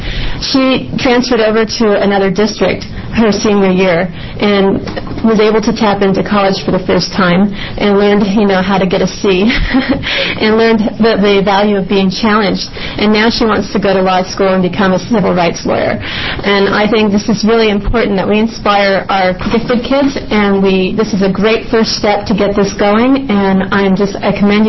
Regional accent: Oregon, United States; I'm from Nesquen, Oregon.

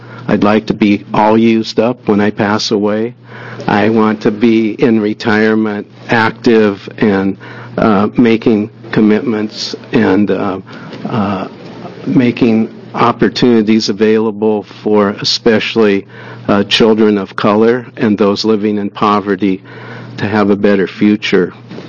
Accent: Bend, Oregon, United States; I come from Bend.

